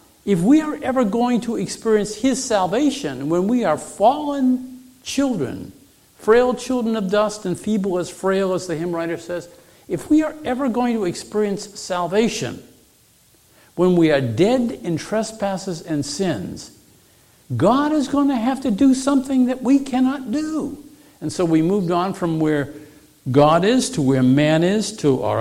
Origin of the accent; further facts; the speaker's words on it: Northeast, United States; I tell you, I grew up in the Northeast